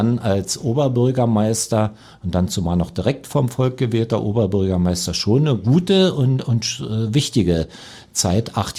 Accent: Brandenburg, Germany; Stolz als Lausitzer

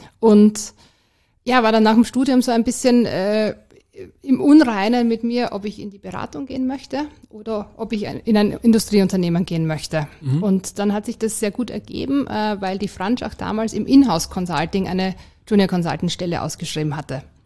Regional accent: Styria, Austria; born there; weil ich da gebürtig in der Steiermark dann den starken Drang schon hatte, in die große weite Welt hinauszukommen und mit 16 dann ein Schuljahr in den USA gemacht habe.

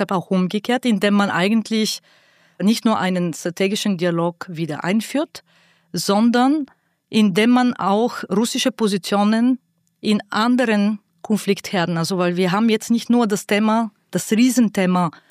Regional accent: Sofia, Sofia City, Bulgaria; Dort geboren, dort groß geworden.

